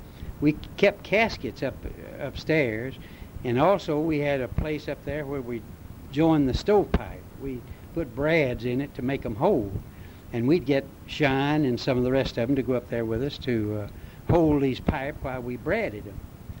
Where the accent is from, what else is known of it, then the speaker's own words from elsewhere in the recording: Diboll, Texas, United States; born there; also born or lived in Gary / Geneva; I was born in Diboll in 1907.